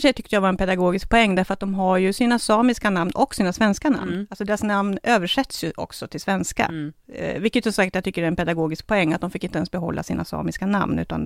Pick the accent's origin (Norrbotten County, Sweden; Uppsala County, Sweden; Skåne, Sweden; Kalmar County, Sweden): Norrbotten County, Sweden; jag är uppvuxen i Norrbotten. Jag gick i skola i Norrbotten där det finns mycket samer